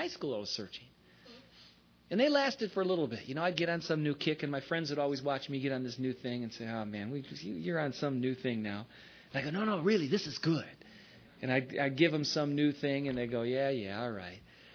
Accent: Michigan, United States; When I contact some of my old friends back in, you know, my home state, Michigan, to see where a lot of them are

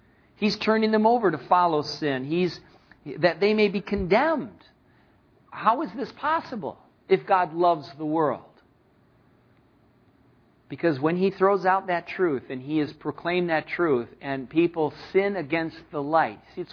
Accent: Jackson, Michigan, United States; I was shocked to discover in my hometown in Jackson, Michigan

